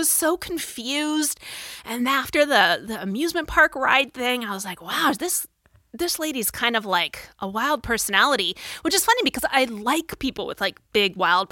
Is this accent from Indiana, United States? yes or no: no; Phoenix, Arizona, United States; I grew up in Phoenix, where it's hot as shit, right? Like 120 in the summers.